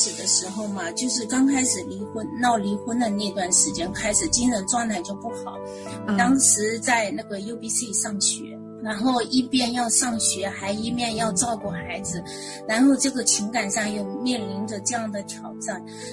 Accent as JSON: {"language": "Chinese", "town": "Ganzhou", "region": "Jiangxi", "country": "China", "also_born_or_lived": "Changsha", "said": "好，我是那个从江西来的，在江西赣州出生的。"}